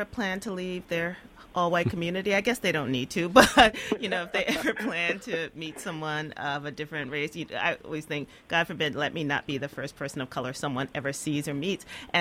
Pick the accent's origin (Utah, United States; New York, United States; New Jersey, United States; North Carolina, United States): New York, United States; Bushwick; And then it was when I came to New York City, I grew up in Bushwick, that I really started finding books